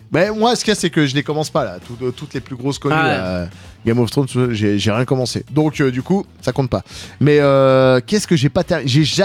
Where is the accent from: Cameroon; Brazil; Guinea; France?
France; Grand Est; Alors, c'est très bien parce que, en général, les jobs de rêve, ils sont pas chez nous en Alsace, là.